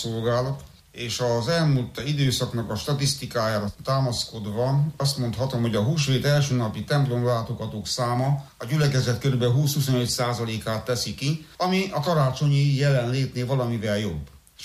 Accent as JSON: {"language": "Hungarian", "town": "Cetatea de Baltă", "region": "Alba County", "country": "Romania", "tie": "born or raised there", "said": "Kökülőváron, ahol felnőttem"}